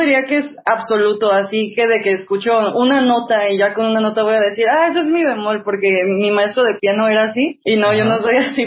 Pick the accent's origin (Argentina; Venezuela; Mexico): Mexico; tengo 21 años, soy mexicana